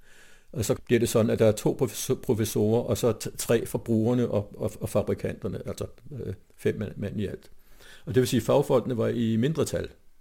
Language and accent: Danish; Ballerup, Capital Region of Denmark, Denmark; over på den anden side af vejen i Ballerup, hvor jeg er opvokset, ikke?